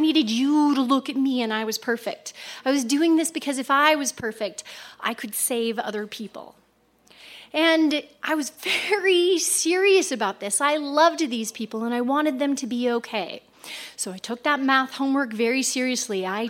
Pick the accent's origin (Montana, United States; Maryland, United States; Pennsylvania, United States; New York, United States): Montana, United States; Whitefish; So when I was 14 years old, I grew up in Whitefish, Montana. And one side of the family was fourth generation from there, and the other side of the family is Blackfeet Indian, and they've been there since the land's been there.